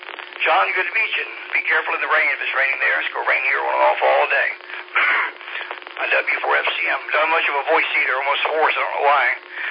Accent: Richmond, United States; also born or lived in Greenville / Swaziland; Grew up in Richmond, then moved to Greenville and went to Swaziland, Africa

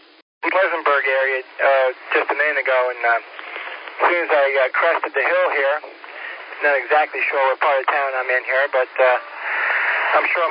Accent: New York, United States; accent: New York; I got to talk slow for Shane because, you know, he has a hard time with my New York accent.

